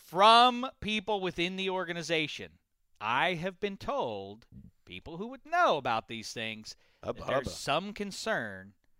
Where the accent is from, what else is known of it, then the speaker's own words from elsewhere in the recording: Pittsburgh, Pennsylvania, United States; You're from obviously the Northeast, and I'm from Pittsburgh.